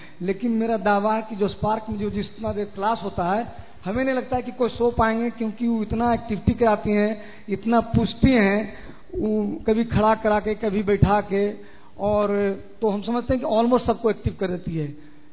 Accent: Patna, Bihar, India; और मैं पटना से हूँ

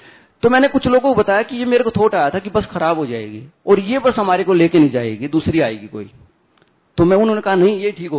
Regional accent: Rohtak, Haryana, India; और मैं रोहतक हरियाणा से हूँ।

